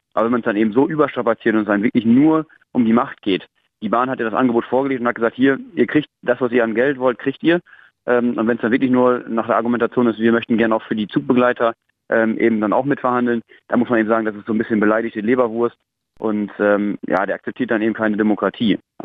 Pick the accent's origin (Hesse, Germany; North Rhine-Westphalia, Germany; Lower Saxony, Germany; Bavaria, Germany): Lower Saxony, Germany; ich komme aus dem Emsland